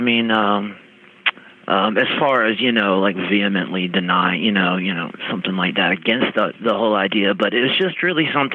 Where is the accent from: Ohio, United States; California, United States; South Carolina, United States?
South Carolina, United States; even though I'm from South Carolina, I'm from, you know, the beach, and, you know, so I'm not, I'm, you know, I'm a Southern boy